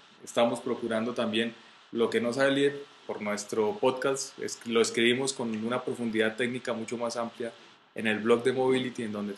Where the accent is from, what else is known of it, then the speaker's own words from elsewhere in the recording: Colombia; Yo como colombiano soy al revés.